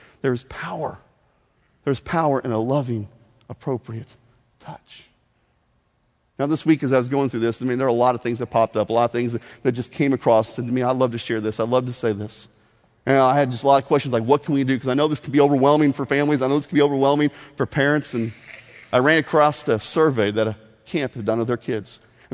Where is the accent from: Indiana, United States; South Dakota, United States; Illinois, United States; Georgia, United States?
Indiana, United States; Now, growing up in Indiana, there are a lot of weird towns in Indiana. I lived in a place called Paradise for a number of years.